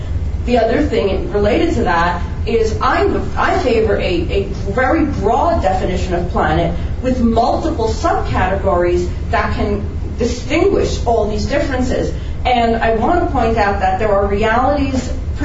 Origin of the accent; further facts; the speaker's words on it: Highland Park, New Jersey, United States; from Highland Park, New Jersey